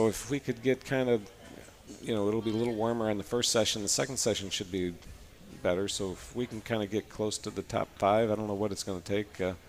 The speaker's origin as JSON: {"language": "English", "town": "Mount Clemens", "region": "Michigan", "country": "United States", "tie": "born or raised there", "said": "I grew up in Mount Clemens area."}